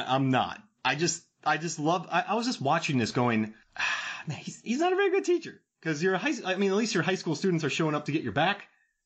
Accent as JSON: {"language": "English", "town": "Hudson", "country": "United States", "tie": "born or raised there", "said": "growing up in Hudson where we did, there's some good fights in our high school, there's a lot of scrappers where we came from."}